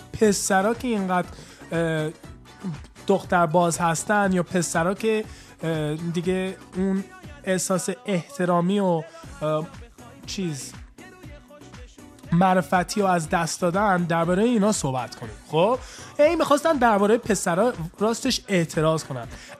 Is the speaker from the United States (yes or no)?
yes; United States; Persian is a second language; دورگه هستم، یعنی پدرم ایرونی، مادرم هم سیاه پوست آمریکایی هستش، من خودم متولد اینجا هستم، یعنی آمریکا هستم، تو اینجا هم بزرگ شدم